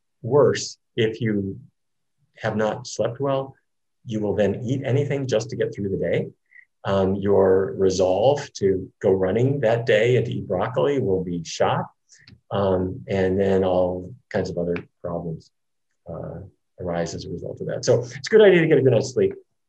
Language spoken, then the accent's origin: English; Fargo, North Dakota, United States; now in Japan; But for me growing up in Fargo, seaweed was something we never heard of.